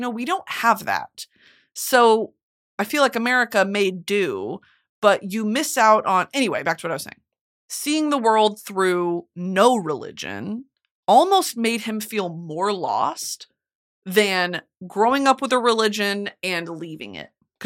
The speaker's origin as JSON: {"language": "English", "region": "Texas", "country": "United States", "said": "Because, I mean, you know, we're from Texas, like, there is a culture there"}